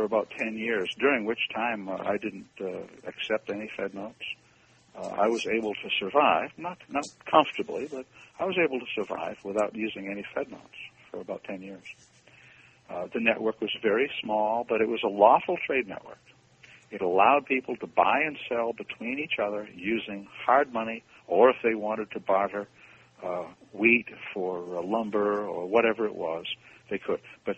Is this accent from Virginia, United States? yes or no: no; Maine, United States; now in Graysville, United States; I'm from Maine, so I call it Route.